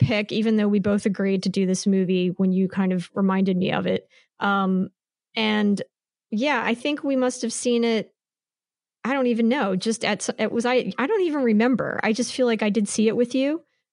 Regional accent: Fallsington, Pennsylvania, United States; Cause we grew up in Bucks County in Fallsington, PA.

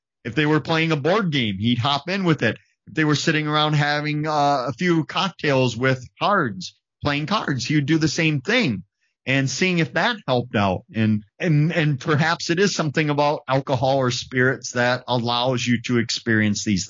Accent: Wisconsin, United States; And I can tell you, growing up in Wisconsin, I've had a few nights

